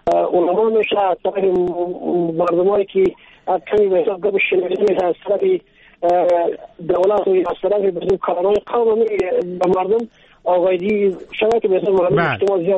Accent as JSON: {"language": "Persian", "region": "Takhar", "country": "Afghanistan", "said": "از ولایت تخار"}